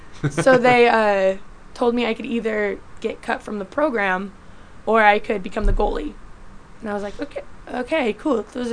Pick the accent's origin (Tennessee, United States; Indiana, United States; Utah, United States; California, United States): Utah, United States; Born and raised in Utah, I felt a good urge to go out of Utah.